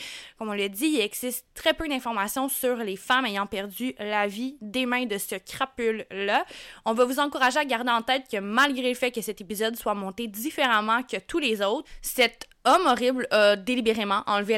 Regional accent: Canada; On est des Canadiennes, Françaises, d'origine francophone.

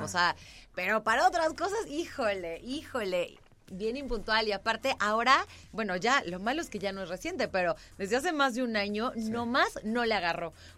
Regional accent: Querétaro, Mexico; Oigan, a ver, los tres somos queretanos.

